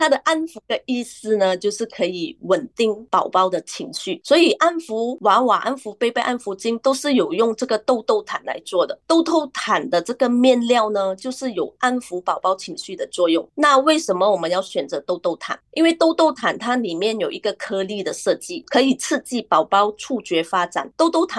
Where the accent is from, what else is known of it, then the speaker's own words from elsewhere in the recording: Peninsular Malaysia, Malaysia; now in East Malaysia, Malaysia; 因为我是从西马加过来这里东马